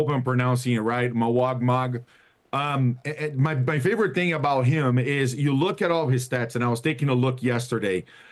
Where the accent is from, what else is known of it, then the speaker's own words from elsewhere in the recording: Brazil; moved away as an adult; also born or lived in Europe; growing up in Brazil, spending my professional career in Europe